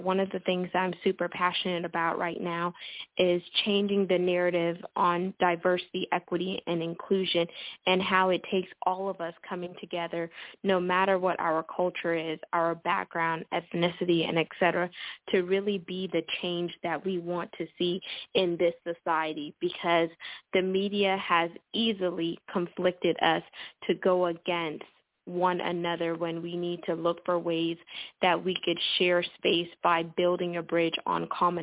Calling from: Texas, United States; I'm calling in from Texas.

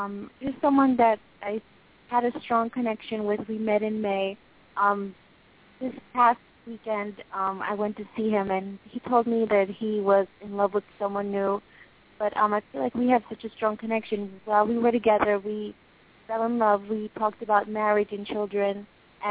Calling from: Long Island, New York, United States

